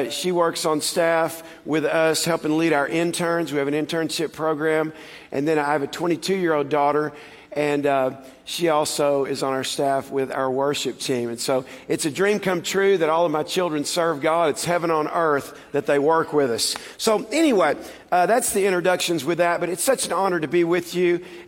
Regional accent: California, United States; accent: Californian; I know I got a little California accent. Y'all can tell that.

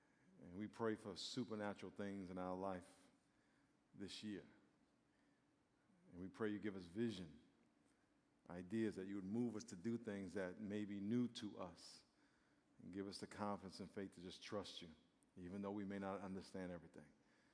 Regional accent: New York, United States; I grew up in New York

